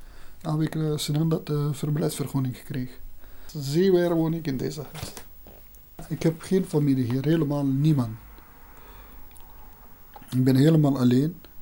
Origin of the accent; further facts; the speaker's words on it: Afghanistan; Dutch is a second language; moved away as an adult; now in Heerlen, Netherlands; ben 42 jaar. Oorspronkelijk kom ik uit Afghanistan. Sinds 8 augustus 1997 woon ik hier in Nederland. En sinds 1998 woon ik hier in Heerlen.